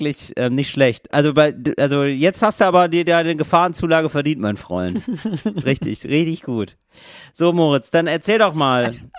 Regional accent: Northern Germany, Germany; Ich komme aus Norddeutschland.

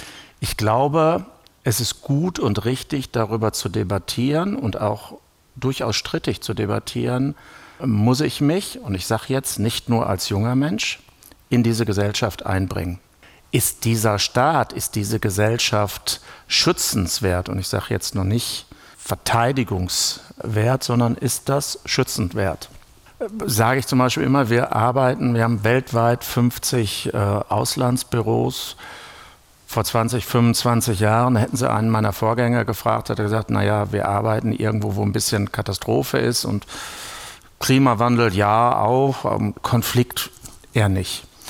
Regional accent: North Rhine-Westphalia, Germany; Ich komme aus dem Münsterland

